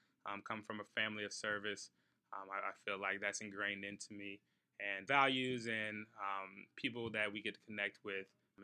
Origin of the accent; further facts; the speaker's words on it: Atlanta, Georgia, United States; also born or lived in Myrtle Beach, South Carolina / England / Germany; I was born in Myrtle Beach, South Carolina, to … My mom was a 25-year Air Force veteran, so had a pretty unique childhood. Lived in England, Germany, and then finally we settled where I call where home, Atlanta, Georgia.